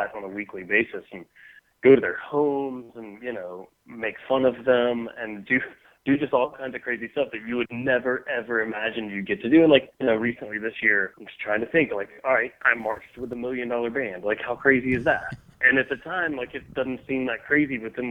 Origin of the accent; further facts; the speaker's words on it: Hoover, Alabama, United States; We grew up in the Bluff Park neighborhood of Hoover, and have actually, now that we are adults, have returned to that neighborhood.